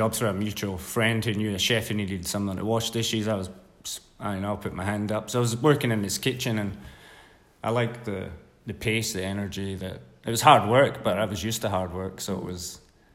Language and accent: English; Scotland, United Kingdom; now in Australia; I struggle with English because I'm Scottish